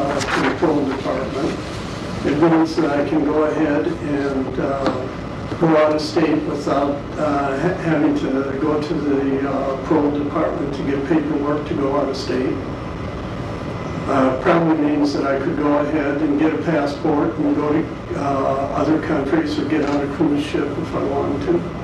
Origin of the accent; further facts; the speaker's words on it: Madison, Wisconsin, United States; I'm from Madison, Wisconsin.